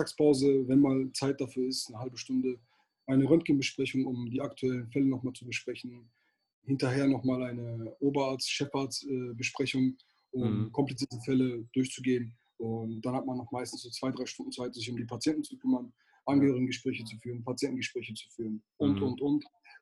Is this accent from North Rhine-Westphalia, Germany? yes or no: yes; Gelsenkirchen, North Rhine-Westphalia, Germany; also ursprünglich stamme ich aus Gelsenkirchen, aus dem Ruhrgebiet. Mhm. Habe da auch 21 Jahre meines Lebens verbracht.